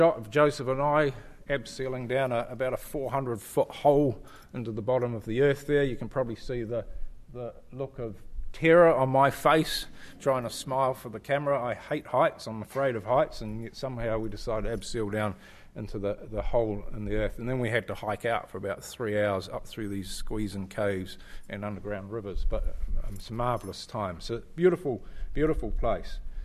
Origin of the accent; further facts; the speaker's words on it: New Zealand; the lady heard my accent and said, oh, where are you from? I said, well, from New Zealand.